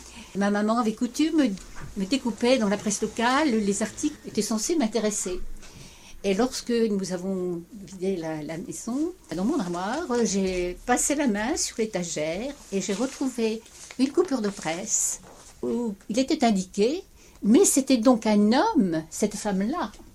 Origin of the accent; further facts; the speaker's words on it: Cherbourg, Normandy, France; je suis originaire du Nord Cotentin, de Cherbourg